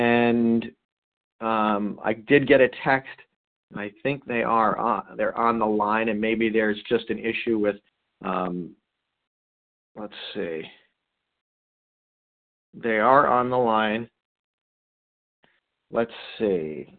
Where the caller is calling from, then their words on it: New York, United States; Anyway, I'm dialing in from New York.